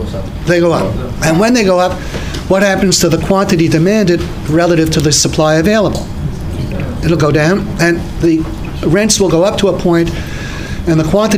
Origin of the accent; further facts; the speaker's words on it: New York, United States; in my experience, and I'm from New York